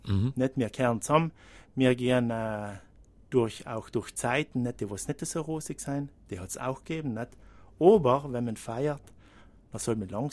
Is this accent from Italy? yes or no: yes; Trentino-Alto Adige, Italy; auch bei uns in Südtirol. Mhm. In Südtirol habe ich auch gedacht, in verschiedenen Restaurants arbeiten, auch Hotels.